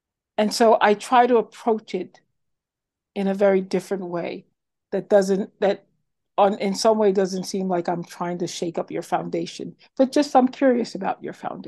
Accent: Brooklyn, New York, United States; you know, I grew up in Brooklyn.

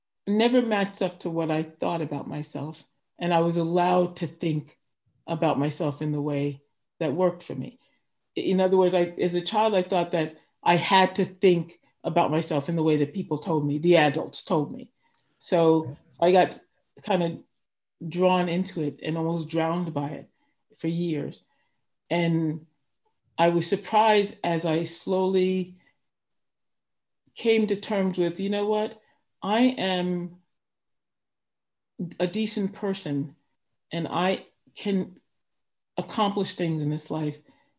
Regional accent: New York City, New York, United States; growing up in the 60s in a white neighborhood. I grew up in Park Slope, was not easy.

